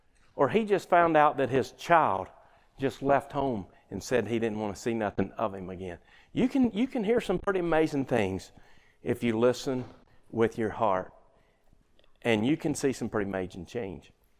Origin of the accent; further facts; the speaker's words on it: the South, United States; And I grew up in the South.